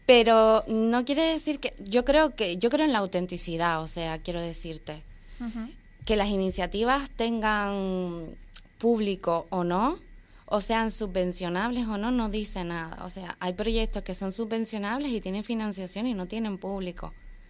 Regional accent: Fuerteventura, Canary Islands, Spain; soy de Fuerteventura y me gustaría que se ofertara en la isla cosas que yo echo de menos.

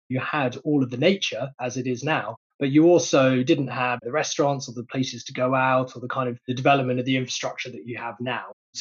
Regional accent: South West England, United Kingdom; I grew up in Cornwall, so I've always known that Cornwall was a lovely place to live and things. And after university, I traveled around. I lived abroad in the Middle East, in America for a little while. And then we spent about 5 or 6 years in London.

